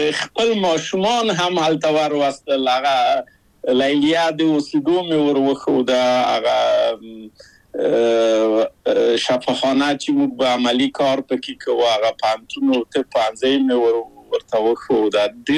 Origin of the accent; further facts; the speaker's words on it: Kabul, Afghanistan; moved away as an adult; now in Czechia